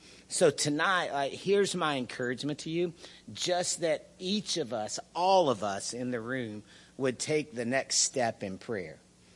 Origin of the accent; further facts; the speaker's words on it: Colorado, United States; I can't say drugged me because I'm from Colorado, right?